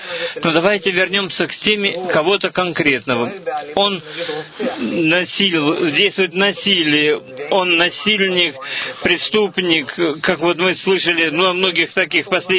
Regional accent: Israel; now in Petah Tikva, Israel; Я вырос в Мошаве.

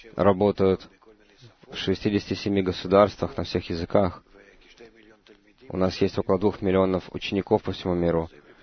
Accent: Israel; Мы не скрываем того, что мы из Израиля, к нам хорошо относятся.

